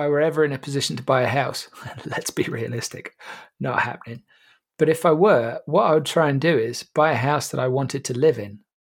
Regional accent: Ludlow, West Midlands, United Kingdom; And so where I grew up in Ludlow, you know, it's generally considered one of the most beautiful towns in England for good reason.

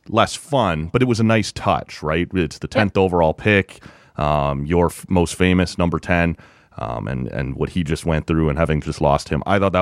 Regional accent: Oshawa, Ontario, Canada; I grew up in Oshawa where he starred as a junior, was a fan of his even while he was on the island.

